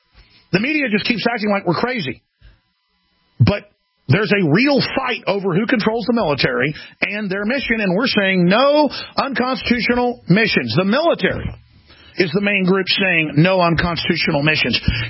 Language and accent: English; Dallas, Texas, United States; Lives in Dallas, outside Dallas, my hometown.